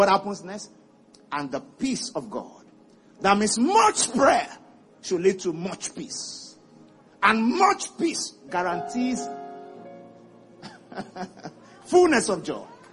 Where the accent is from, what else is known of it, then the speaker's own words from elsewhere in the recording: Ibadan, Oyo, Nigeria; In my growing up days, where I grew up in Ibadan, sometimes there's no water flowing through the tap.